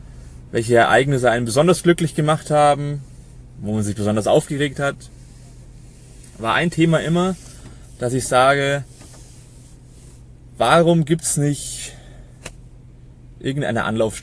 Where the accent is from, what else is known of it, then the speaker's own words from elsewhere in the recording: Munich, Bavaria, Germany; ich komme aus München, der nördlichsten Stadt Italiens. Bin 29 Jahre alt